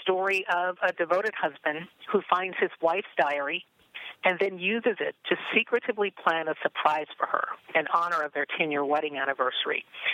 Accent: St. Louis, Missouri, United States; as a child growing up in St. Louis, I used to watch the Sally Jesse Raphael show

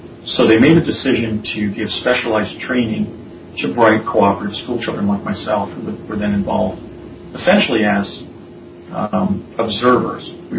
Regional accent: New Jersey, United States; and I remember stating that I was from New Jersey.

